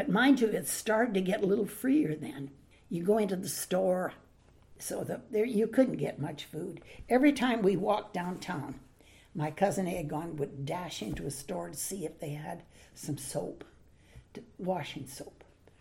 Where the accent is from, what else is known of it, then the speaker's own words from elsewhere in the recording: Canada; But I'm a Canadian, yeah.